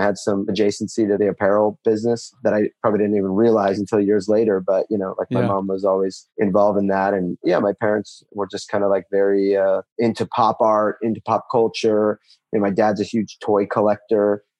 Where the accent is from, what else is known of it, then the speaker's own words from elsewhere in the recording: Los Angeles, California, United States; You know, Valley here in Santa Fernando Valley in LA is a nice place to grow up. You know, a little bit of suburbia, very, very close to LA.